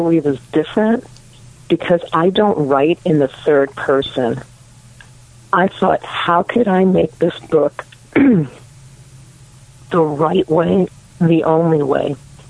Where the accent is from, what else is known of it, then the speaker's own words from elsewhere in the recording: Fort Lee, New Jersey, United States; now in Huntington Beach, United States; I'm originally from Fort Lee, New Jersey, and went to school there and then college in Florida. Met my husband and ended up in beautiful Huntington Beach, California.